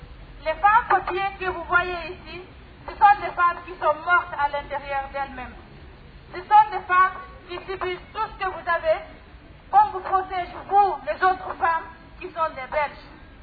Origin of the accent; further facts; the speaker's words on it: Guinea; je suis de Guinée-Conakry, je fais partie des collectifs de femmes